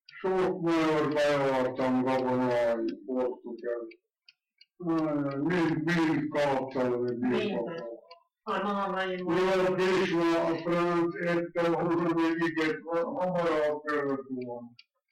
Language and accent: Hungarian; Budapest, Hungary; born there; születtem 1900. második, 9-én Budapesten.